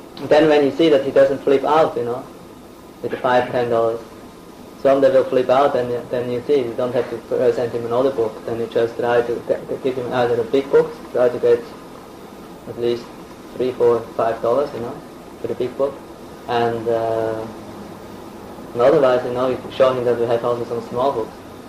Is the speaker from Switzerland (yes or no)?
yes; Switzerland; Then I tell them I'm from Switzerland, I'm a yoga teacher, you know.